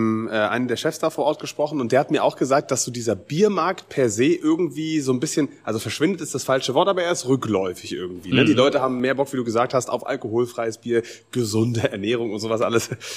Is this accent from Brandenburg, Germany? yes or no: yes; Potsdam, Brandenburg, Germany; Wir wollen Potsdam pushen und wir wollen als Potsdamer zusammenhalten.